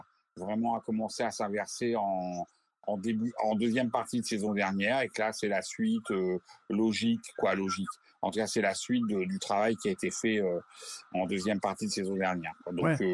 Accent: Paris, Île-de-France, France; pour moi, que je suis parisien

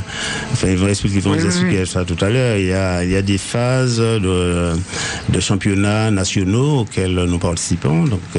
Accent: Martinique, France; la formation basique a été faite chez nous en Martinique

